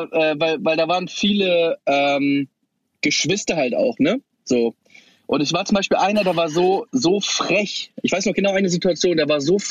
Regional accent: Bergedorf, Hamburg, Germany; Nee, auch bei uns in Bergedorf. Also ich hatte immer so 10 Minuten Fußweg.

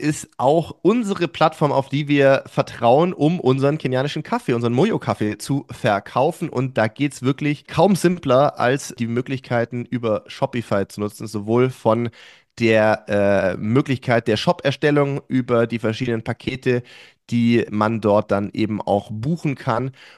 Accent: Sindelfingen, Baden-Württemberg, Germany; Ich bin natürlich in Sindelfing groß geworden. Das heißt, der Glaspalast war mein Winterwohnzimmer, wenn man so möchte.

